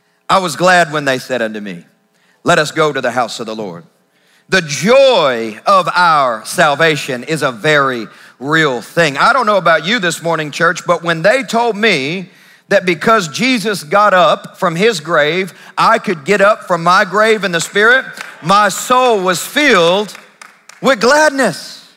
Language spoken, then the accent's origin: English; Kentucky, United States; I'm from Kentucky, and the University of Kentucky is already out of the tournament, March Madness.